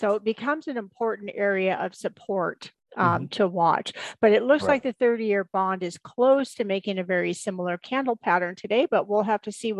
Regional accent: Seattle, Washington, United States; Yeah, I'm from the Seattle area.

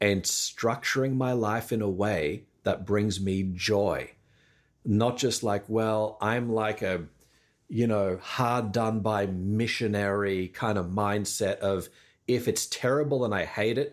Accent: Australia; my heritage, yes, I'm Australian, but it's Greek.

